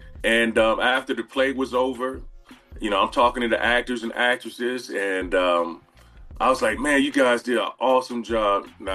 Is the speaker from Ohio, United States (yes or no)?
yes; Dayton, Ohio, United States; now in Columbus, United States; I was the number one salesman in the district in Dayton, Ohio, my hometown.